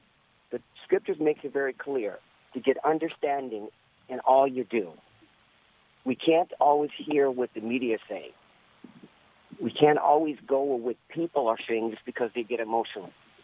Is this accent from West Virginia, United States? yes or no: no; California, United States; I am Black American, born and raised in California.